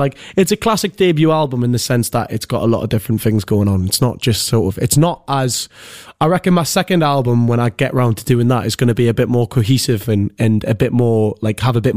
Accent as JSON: {"language": "English", "town": "North Shields", "region": "North East England", "country": "United Kingdom", "tie": "born or raised there", "said": "And I'm from North Shields, so there's only a couple of thousand people in my hometown."}